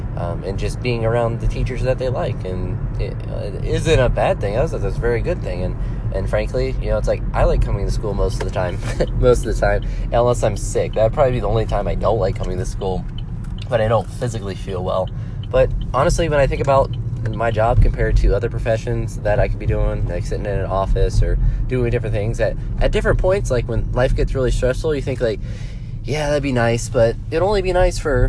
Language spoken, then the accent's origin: English; Ohio, United States; Where I grew up in Northeast Ohio, 3 to 5 inches